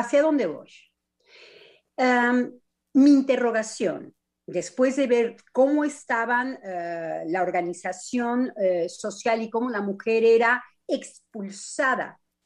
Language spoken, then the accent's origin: Spanish; Mexico; Los primeros machos que yo conocí fueron los ingleses y soy mexicana. Sí. Entonces, siendo mexicana, parto con otro pie